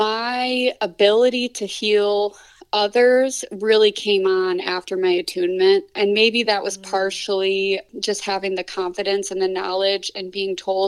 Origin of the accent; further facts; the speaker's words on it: Grand Rapids, Michigan, United States; So I'm from Grand Rapids, Michigan.